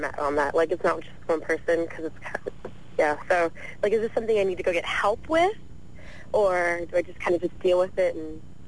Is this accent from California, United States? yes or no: yes; Rancho Cucamonga, California, United States; I'm from Rancho Cucamonga.